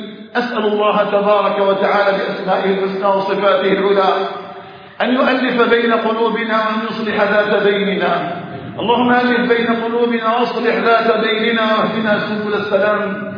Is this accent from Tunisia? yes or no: no; Algeria; في بلادنا الجزائر